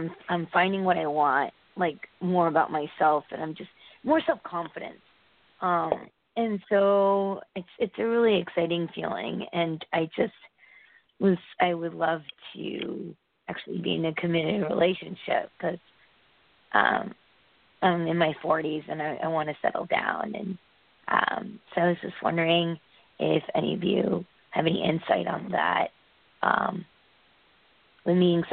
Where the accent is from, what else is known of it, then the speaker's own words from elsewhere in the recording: Connecticut, United States; I'm from Connecticut.